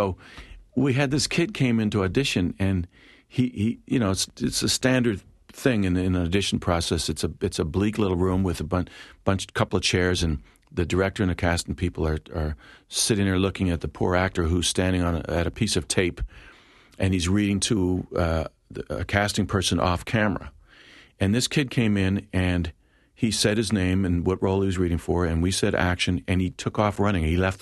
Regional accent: Philadelphia, Pennsylvania, United States; Philadelphia when I was a kid, the towers in the 40s off of Market Street, I'm walking by there because I'm from West Philly

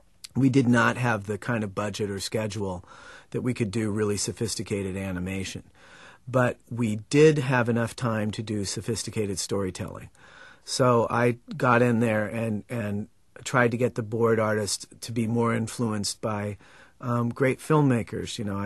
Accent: Oregon, United States; Yeah, I grew up in Oregon, so I actually knew that the clown that Krusty was very loosely based on.

